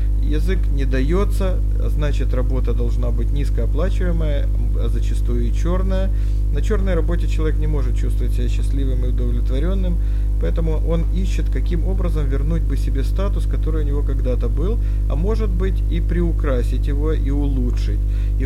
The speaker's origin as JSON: {"language": "Russian", "region": "Kyiv", "country": "Ukraine", "moved": "yes", "said": "я приехал из Киева, из Украины"}